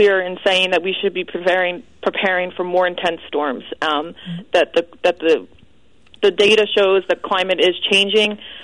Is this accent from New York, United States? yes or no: no; New Jersey, United States; But I grew up on the Jersey shore, so it's my home.